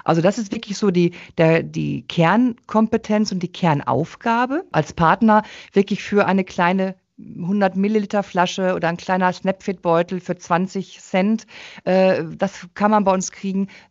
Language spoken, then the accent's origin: German; North Rhine-Westphalia, Germany; moved away as an adult; now in Koblenz, Germany; Ich bin nämlich eigentlich aus dem Ruhrpott. Ja, und bin dann 1997 aus dem Ruhrgebiet weggezogen in den Koblenzer Raum, in dem ich jetzt immer noch heimisch bin und mich auch sehr wohl fühle.